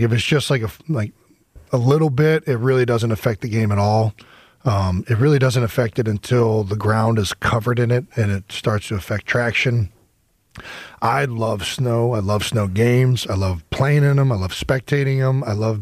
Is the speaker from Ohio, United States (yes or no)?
yes; Cleveland, Ohio, United States; I grew up in Cleveland, Ohio, and, you know, we would, the moment snow's on the ground, everybody's playing tackle football